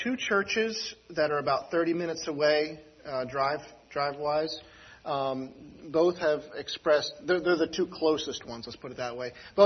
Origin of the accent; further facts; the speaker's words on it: East Coast, United States; You see, we're from the East Coast. We didn't grow up in the West Coast. And we don't know West Coast culture.